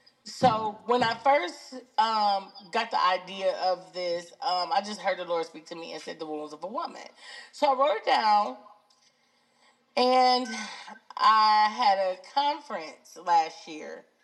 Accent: Cleveland, Ohio, United States; I am from Cleveland, Ohio. I've lived there all my life.

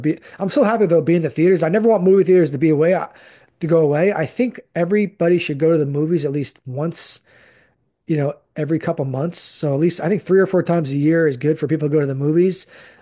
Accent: Freehold Township, New Jersey, United States; I grew up in Howell Freehold area, mainly Freehold Township.

